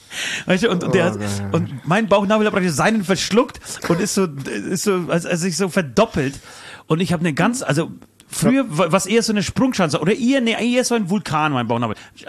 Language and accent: German; Germany; Nein, ich komme aus Deutschland, Alter, ich creme mich nicht ein, weißt du?